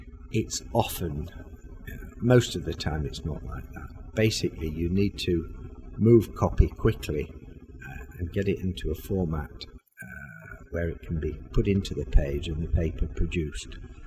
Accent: Manchester, North West England, United Kingdom; I grew up in Manchester.

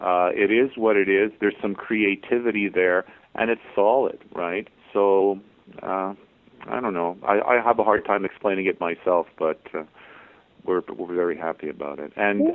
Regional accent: Quebec, Canada; I'm from Quebec, born and raised there, you know

